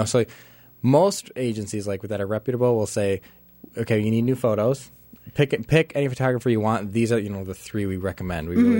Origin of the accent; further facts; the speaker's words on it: Minneapolis, Minnesota, United States; moved away as an adult; Minneapolis.